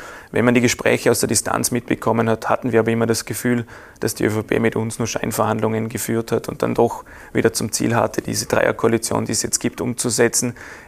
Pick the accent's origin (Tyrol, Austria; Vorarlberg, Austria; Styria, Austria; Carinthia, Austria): Vorarlberg, Austria; Ich bin Vorarlberger Politiker